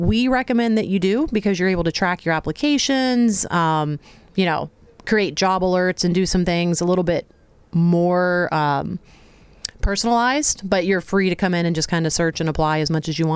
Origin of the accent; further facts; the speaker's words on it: Pittsburgh, Pennsylvania, United States; I'm from Pittsburgh, is where the brick and mortar of JS Firm is